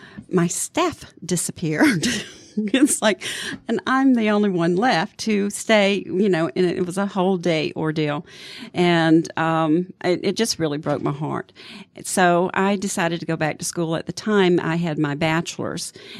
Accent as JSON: {"language": "English", "town": "Atlanta", "region": "Georgia", "country": "United States", "tie": "born or raised there", "said": "Well, I am a native Atlantan, and I don't mean Lawrenceville. I was born in Fulton County, attended Fulton High School, and grew up in Lakewood Heights, which is the Mayberry of Atlanta. And been in Atlanta my whole life."}